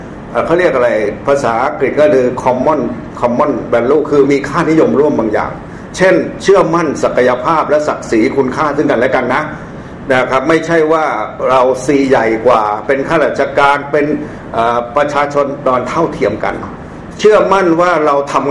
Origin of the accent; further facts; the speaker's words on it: Lopburi, Thailand; ผมเองก็โตมาแถวๆภาคกลางนี่เองผมโตที่ลพบุรี